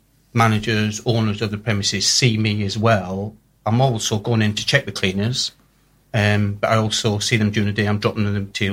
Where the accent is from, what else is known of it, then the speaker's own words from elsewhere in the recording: Teesside, North East England, United Kingdom; also born or lived in Scotland; No, I'm originally Scottish, but I was brought up in Teesside.